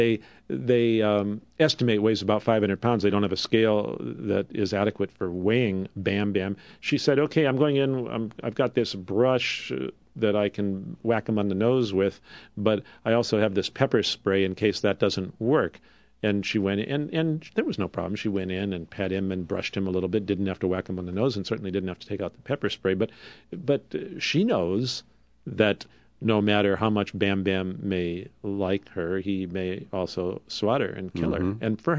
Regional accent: Wisconsin, United States; But I grew up in Wisconsin and you in Ohio, and we know that's not so.

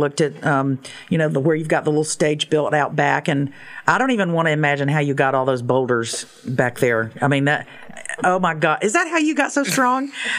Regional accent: Chapel Hill, North Carolina, United States; I used to live on Purefoy Road when we were growing up in Chapel Hill. So I was kind of a neighborhood person.

